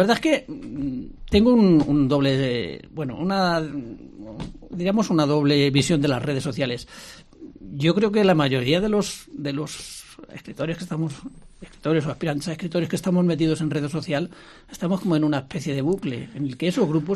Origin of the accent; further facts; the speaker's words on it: Ávila, Castile and León, Spain; los que somos de Ávila, y también nos sentimos catalanes, porque yo me siento tan abulense como catalán y español